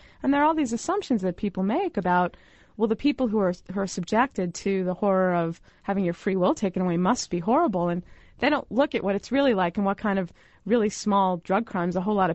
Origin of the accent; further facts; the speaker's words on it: Brooklyn, New York, United States; And, of course, since I'm from Brooklyn, I'm a Mets fan. I was raised by an ex-Brooklyn Dodger fan